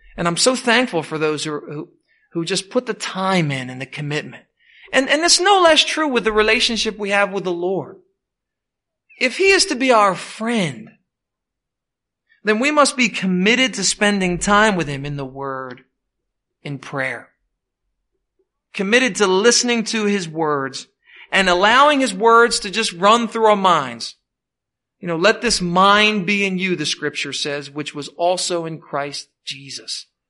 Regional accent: Philadelphia, Pennsylvania, United States; I had a close friend growing up in Southwest Philadelphia.

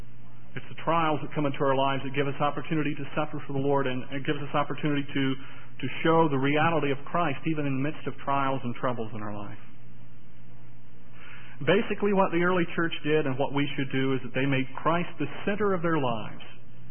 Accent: Hinton, United States; the chapel I grew up in Hinton

